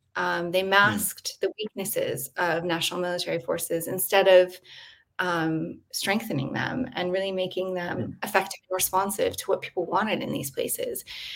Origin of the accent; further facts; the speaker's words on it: United States; For the US, speaking as an American, we don't, like, the US doesn't have that colonial legacy.